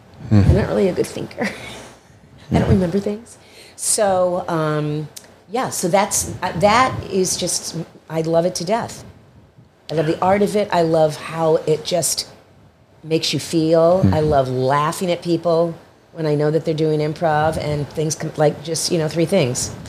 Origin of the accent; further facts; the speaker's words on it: Miami, Florida, United States; I'm from Miami, Florida. So that's where I was raised.